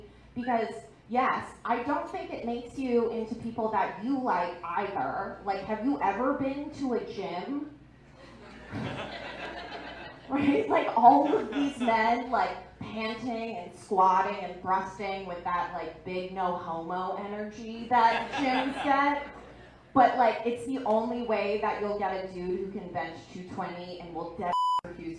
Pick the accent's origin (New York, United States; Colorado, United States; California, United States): Colorado, United States; Denver; I grew up in Denver, not a lot of Jews.